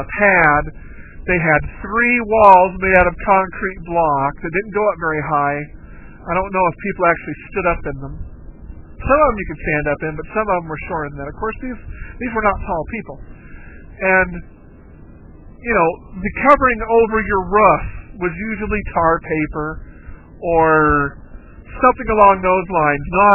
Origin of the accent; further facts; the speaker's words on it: Southwest, United States; I'm from the Southwest and there are a lot of dirt roads out here.